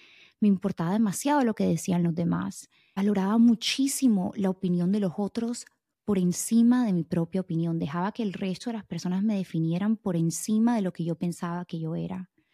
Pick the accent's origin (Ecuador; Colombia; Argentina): Colombia; Barranquilla, Atlántico; Yo he hablado de esto en el podcast varias veces, yo soy de Barranquilla.